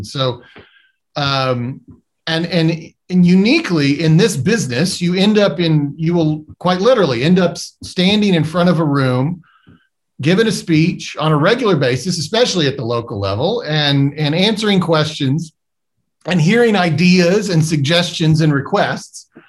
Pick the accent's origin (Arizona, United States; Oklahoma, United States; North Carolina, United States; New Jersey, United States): Oklahoma, United States; for me personally, I'm from Oklahoma, and so Tom Coburn was our senator.